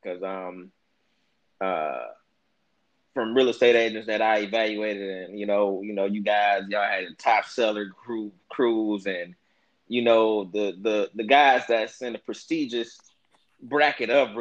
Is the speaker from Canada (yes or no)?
no; Detroit, Michigan, United States; people that know me, they know I'm from Detroit, Michigan area, or whatever.